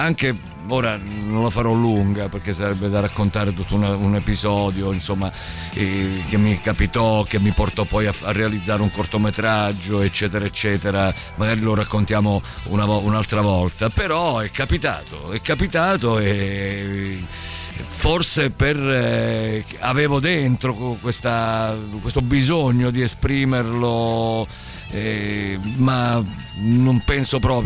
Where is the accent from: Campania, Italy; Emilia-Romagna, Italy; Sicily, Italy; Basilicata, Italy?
Basilicata, Italy; moved away as an adult; l'imprinting forte l'ho avuto in quei 18 anni che sono nato e cresciuto in Basilicata.